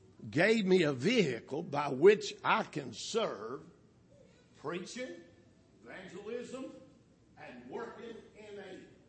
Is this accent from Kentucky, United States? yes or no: yes; Kentucky, United States; It sounds weird because I'm from Muhlenberg County.